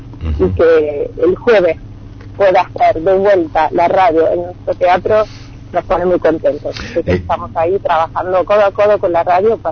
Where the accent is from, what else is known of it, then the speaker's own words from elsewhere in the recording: Italy; Por lo que estoy viendo acá y en mi país, en Italia, en todo el mundo